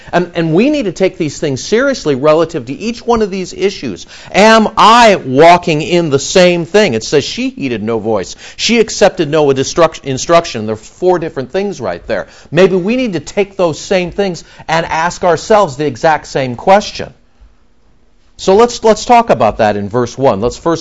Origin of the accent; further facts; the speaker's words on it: Montebello, California, United States; Growing up in Los Angeles when I was a little kid, living in Montebello